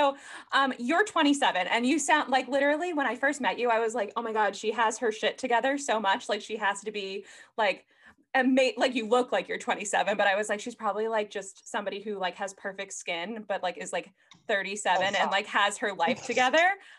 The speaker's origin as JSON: {"language": "English", "region": "New York", "country": "United States", "lives_now": "Buffalo, United States", "said": "I'm originally from Long Island, and I lived in Midtown Manhattan for a little bit, and then I moved upstate, and now I'm in Buffalo."}